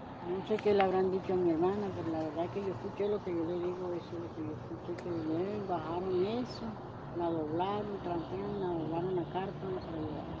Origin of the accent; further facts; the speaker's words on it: Santa Marta, Magdalena, Colombia; Yo nací aquí en Santa Marta, los otros están en el interior, en Caramanga. Aquí nacimos tres colombianos en Santa Marta.